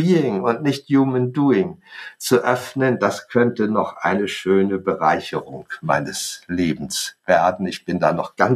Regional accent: Hamburg, Germany; Oh, ich bin ja im Krieg noch geboren. 1944 fielen die Bomben jede Nacht auf Hamburg. Wir mussten jede Nacht da in den Luftschutzbunker, um zu überleben.

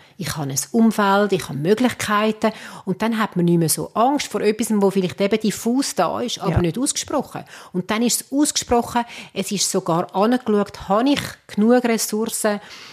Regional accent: Switzerland; wir Schweizer

